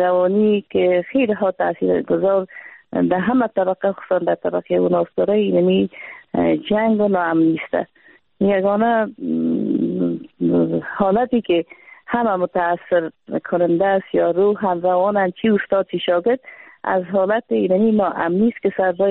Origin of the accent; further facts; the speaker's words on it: Afghanistan; من یک افغان هستم، یک زن افغان هستم